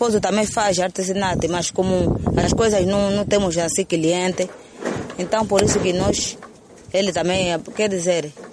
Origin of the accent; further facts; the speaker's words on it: Barra do Kwanza, Luanda, Angola; born there; Eu nasci aqui mesmo na Barra do Kwanza, na província da Barra do Kwanza.